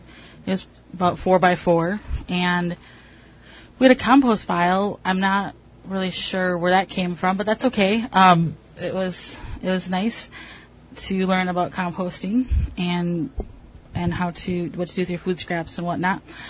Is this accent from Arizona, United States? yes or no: no; Dallas, Texas, United States; But I grew up in basically in West Dallas, and we had a small lot.